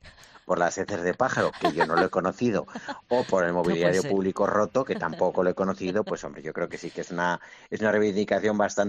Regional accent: Zaragoza, Aragon, Spain; Somos de Zaragoza, aunque haya quien no se acuerde o se acuerde poco.

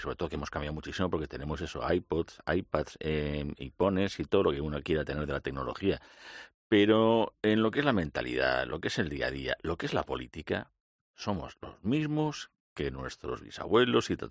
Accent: Madrid, Community of Madrid, Spain; born there; nací en La Milagrosa, en el Modesto Lafuente 14.

